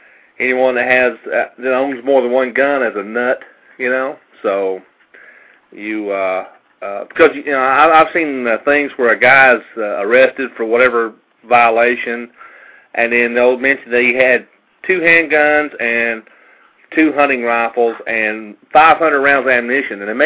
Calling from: Cleveland, Tennessee, United States; I'm in actually southeast Tennessee, a little town called Cleveland, just above Chattanooga.

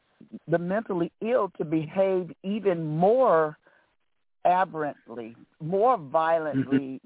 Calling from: St. Louis, Missouri, United States; I'm calling from St. Louis, Missouri.

